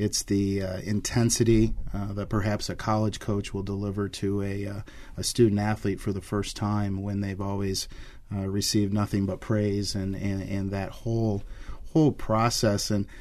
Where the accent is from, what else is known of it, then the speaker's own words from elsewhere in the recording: Lexington, Michigan, United States; When I grew up in Lexington, Michigan, which is up in the Thumb, and I was at Meyer Elementary School